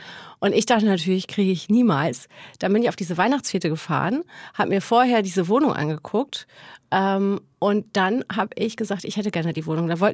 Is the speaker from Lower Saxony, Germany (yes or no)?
no; North Rhine-Westphalia, Germany; born there; also born or lived in Bavaria; Davor war ich in Bayern und davor in Nordrhein-Westfalen. Also gebürtig in Nordrhein-Westfalen, dann bin ich nach Bayern, dann wieder nach Nordrhein-Westfalen zu meinen Eltern